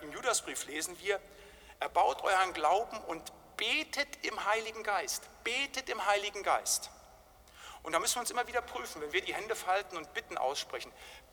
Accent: North Rhine-Westphalia, Germany; Also da, wo ich herkomme aus dem Siegerland, da haben die alten Brüder uns das immer wieder gesagt.

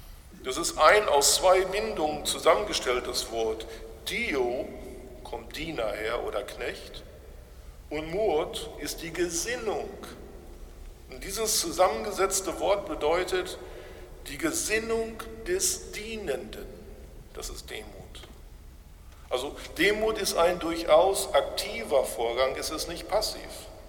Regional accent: Bochum, North Rhine-Westphalia, Germany; Ich komme aus Bochum, aus dem lutherischen Gebetsverein

